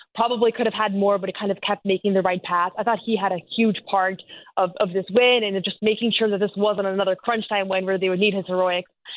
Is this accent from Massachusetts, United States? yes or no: yes; Boston, Massachusetts, United States; I grew up in Boston, I've been here my whole life